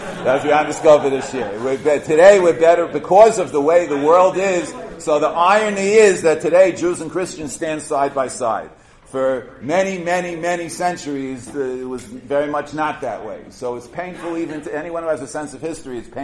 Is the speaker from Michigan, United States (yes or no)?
no; New York, United States; especially nowadays, growing up in New York, if you didn't give them, then they gave you, right?